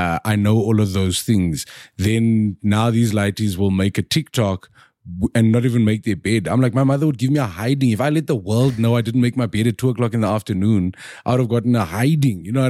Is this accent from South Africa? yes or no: yes; South Africa; Charlize Theron, take notes. I am more South African than anybody.